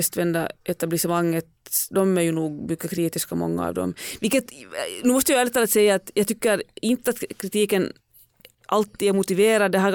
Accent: Finland; Alltså, jag är från Finland

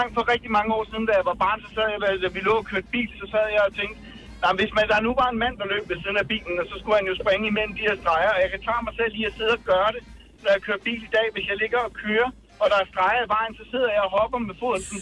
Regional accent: Gadstrup, Zealand, Denmark; Jeg er fra Gadstrup, lidt ude på Roskilde.

